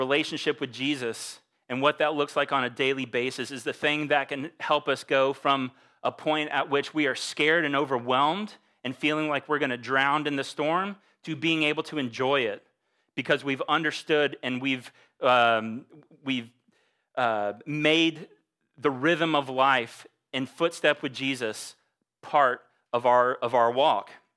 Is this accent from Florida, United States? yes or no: yes; Florida, United States; growing up in Florida, at the age of 12, we grew up around the beach and kind of the shores of the Gulf Coast beaches growing up